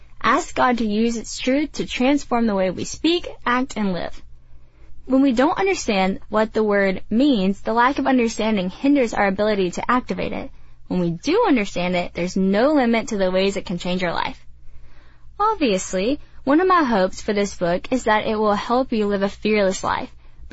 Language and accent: English; the South, United States; I'm from the South, and when I say the word so, I can spread it out over 3 or 4 syllables, and I also say it a lot.